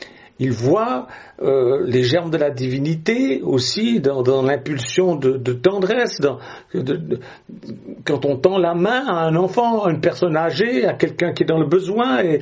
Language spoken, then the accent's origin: French; Switzerland; now in France; Je suis suisse, mais j'aime la France. La France m'a accueilli dans les années 70